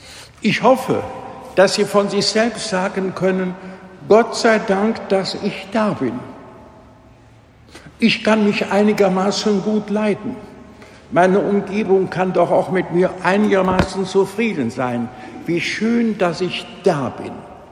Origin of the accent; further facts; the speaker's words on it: Düsseldorf, North Rhine-Westphalia, Germany; Düsseldorf-Rath, meine Heimat